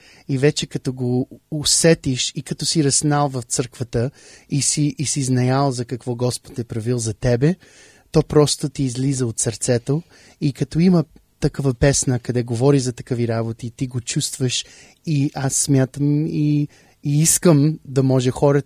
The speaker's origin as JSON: {"language": "Bulgarian", "town": "Dallas", "region": "Texas", "country": "United States", "tie": "born or raised there", "also_born_or_lived": "Canada", "said": "Аз идвам от Щатите. Роден съм в Канада, ама съм раснал в Далас, Тексас. Баща ми е от България, от града Пловдив"}